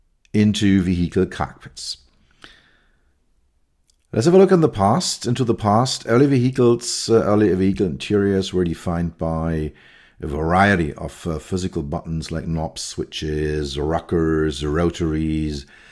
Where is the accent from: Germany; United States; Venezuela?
Germany; accent: German; first language German; English is a second language; Because of, I think it somehow feels my German accent and refrains to work, because when I do it in German, it's super easy for me.